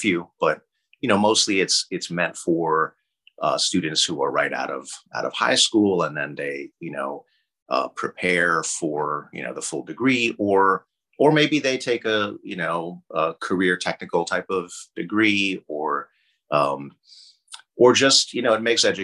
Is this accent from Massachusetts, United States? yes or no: yes; Boston, Massachusetts, United States; I grew up on the East Coast. I grew up in Boston, and there they don't have as good a community college system at all.